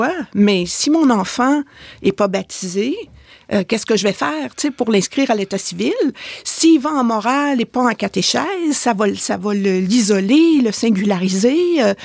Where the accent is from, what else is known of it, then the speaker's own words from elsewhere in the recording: Quebec, Canada; Mais moi, je viens du Saguenay en plus.